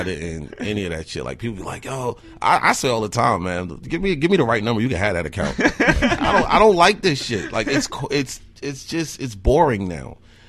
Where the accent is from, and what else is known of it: Newark, New Jersey, United States; born or raised there; now in Wisconsin, United States